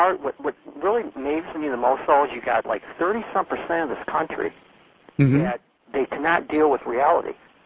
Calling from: South Lyon, Michigan, United States; Yeah, I'm calling from South Lyon, Michigan.

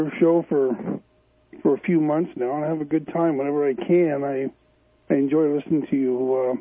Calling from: Vermont, United States; I'm calling from Vermont.

